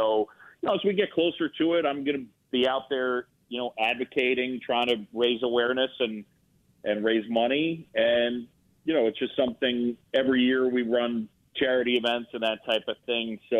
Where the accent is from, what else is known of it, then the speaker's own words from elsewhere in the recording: New York City, New York, United States; Yeah, so I grew up in New York City, and I moved to this area in New York called Roosevelt Island, and I met a friend when I was 7 years old.